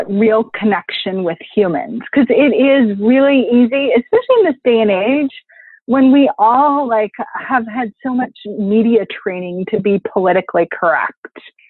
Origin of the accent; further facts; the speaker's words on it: Wisconsin, United States; because I grew up in Wisconsin, like it was all rural. It was dairy farms. I mean, it was Midwest.